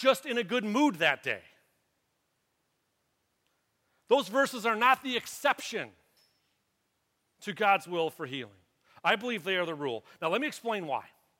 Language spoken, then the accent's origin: English; Michigan, United States; I was born and raised in the Catholic Church, grew up here on the east side, made my confirmation, and everything, St. Ronald's Church on 15 Mile by Garfield.